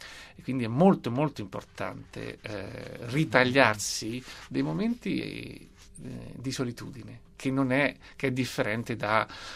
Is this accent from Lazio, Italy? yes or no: no; Umbria, Italy; io sono umbro